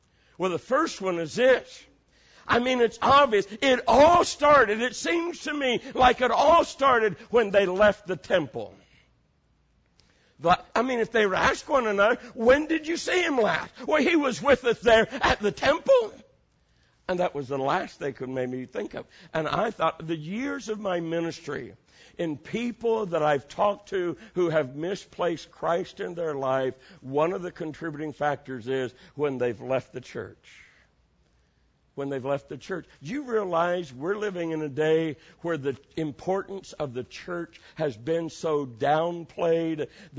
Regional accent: Ohio, United States; In my home state in Ohio, there in Cleveland

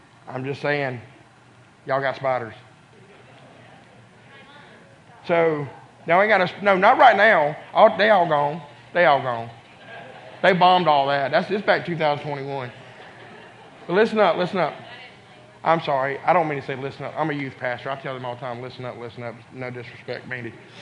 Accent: Bonaire, Georgia, United States; because I'm from Bonaire.

